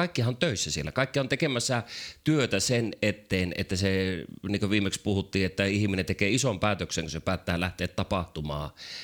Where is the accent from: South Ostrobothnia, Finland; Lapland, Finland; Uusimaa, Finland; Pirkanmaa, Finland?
Lapland, Finland; Kemi; mä oon kemiläinen